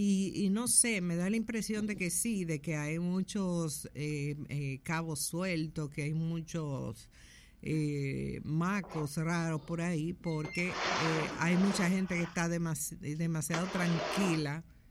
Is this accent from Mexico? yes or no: no; Dominican Republic; usar los recursos de nuestros como dominicanos que somos a su antojo